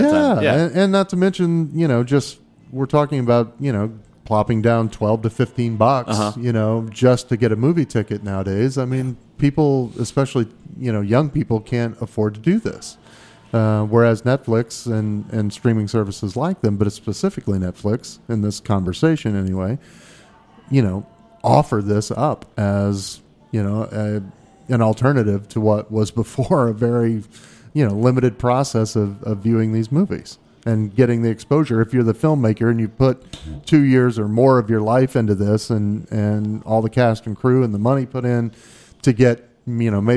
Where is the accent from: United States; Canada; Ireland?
United States; Midwest; now in Washington, United States; I grew up in the Midwest and grew up before all of this was obviously a point of contention.